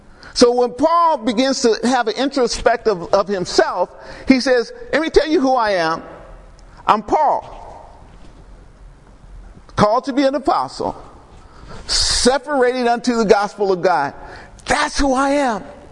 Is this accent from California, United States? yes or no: yes; Compton, California, United States; I mean, I grew up in Compton.